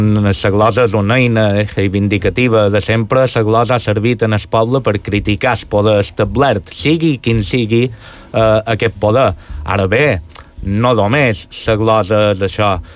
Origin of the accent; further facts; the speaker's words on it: Santa Margalida, Balearic Islands, Spain; glosaven el meu poble, Santa Margarida